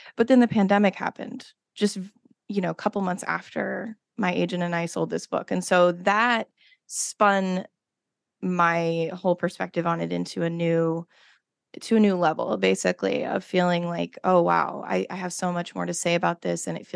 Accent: Nebraska, United States; But I was raised in Nebraska, so there was a lot of toxic positivity going on around me.

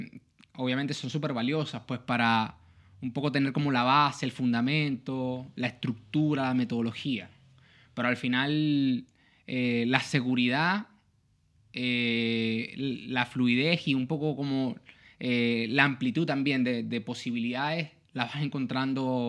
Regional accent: Maracaibo, Zulia, Venezuela; moved away as an adult; Maracaibo

